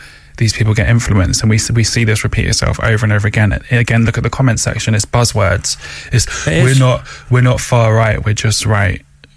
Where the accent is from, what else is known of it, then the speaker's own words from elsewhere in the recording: Eltham, London, United Kingdom; I grew up in Eltham during the 90s